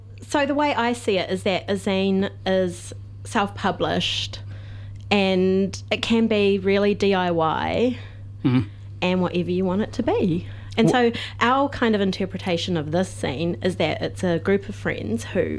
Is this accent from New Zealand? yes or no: yes; Auckland, New Zealand; like we're from Auckland and we like our town and our community